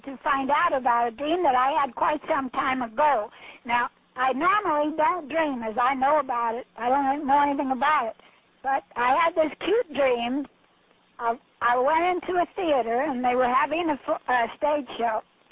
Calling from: Las Vegas, Nevada, United States; Las Vegas.

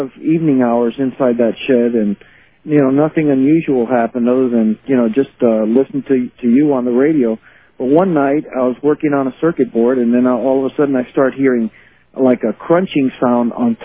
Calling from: California, United States; I'm calling from California.

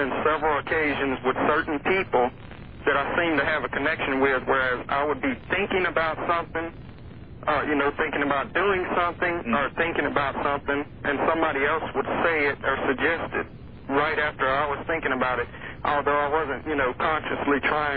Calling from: Baton Rouge, Louisiana, United States; Baton Rouge, Louisiana.

